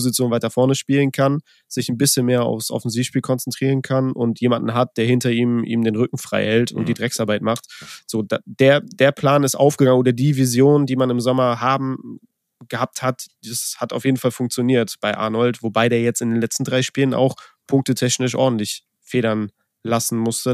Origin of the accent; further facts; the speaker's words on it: Cologne, North Rhine-Westphalia, Germany; ich als Kölner.